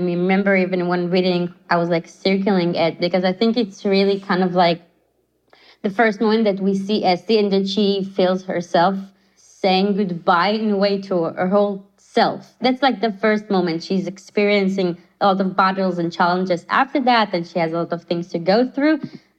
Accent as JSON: {"language": "English", "country": "Israel", "said": "the fact that I am from Israel"}